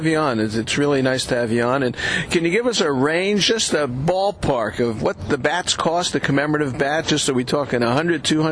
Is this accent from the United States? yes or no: yes; Brooklyn, New York, United States; You know, I grew up in Brooklyn, so number one, the captain, was a big deal for me.